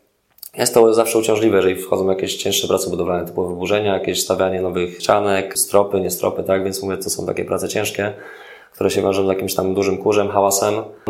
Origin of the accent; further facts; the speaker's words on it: Łódź, Łódź Voivodeship, Poland; większość projektów jest w rodzinnej Łodzi.